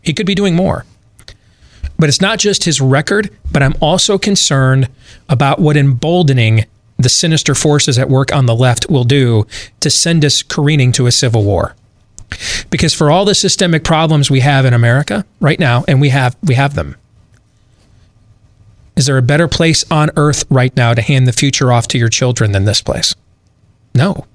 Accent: Michigan, United States; I grew up in Michigan.

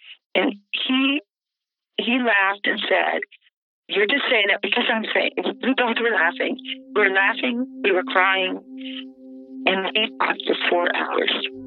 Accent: Alexandria, Louisiana, United States; now in Baton Rouge, United States; I live in Baton Rouge. I'm happily married and have three healthy and happy children. I grew up in Alexandria.

